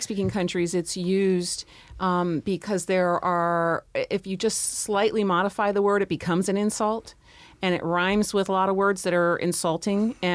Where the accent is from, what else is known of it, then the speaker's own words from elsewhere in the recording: United States; So it was very, very frightening, and something that I never, ever thought that I would see as an American